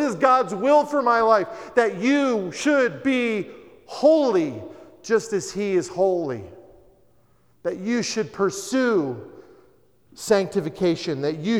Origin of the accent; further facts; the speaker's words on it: the South, United States; It reminds me a lot of my own life experience growing up in the South, working at a convent, in the kitchen specifically